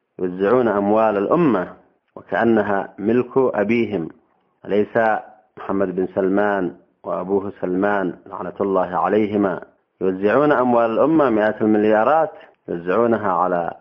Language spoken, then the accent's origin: Arabic; Yemen; حتى ولو كان ضد بلدهم، كما يحصل في بلدنا اليمن